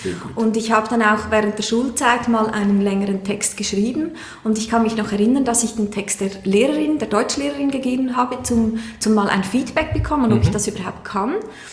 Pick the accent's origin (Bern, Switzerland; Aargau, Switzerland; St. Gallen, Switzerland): Aargau, Switzerland; now in Chur, Switzerland; 41, wohne in Chur, bin ursprünglich aus dem Kanton Aargau